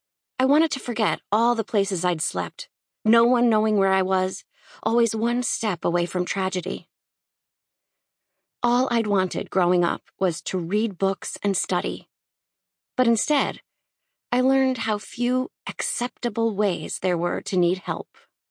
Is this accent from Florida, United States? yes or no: no; Minnesota, United States; When I was growing up in Minnesota, my mom was the smartest person I knew, besides a few doctors.